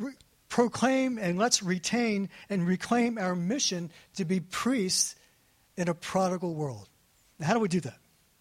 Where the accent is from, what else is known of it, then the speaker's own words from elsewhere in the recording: Pikesville, Maryland, United States; Now, I grew up Jewish in Pikesville. I never heard of a Jewish priest.